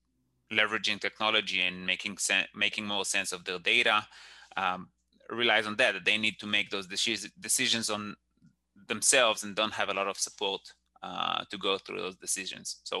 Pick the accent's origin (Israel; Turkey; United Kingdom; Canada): Israel; English is a second language; moved away as an adult; now in United States; So about my background, I'm originally from Israel. So up front out there, the accent and the messed up words.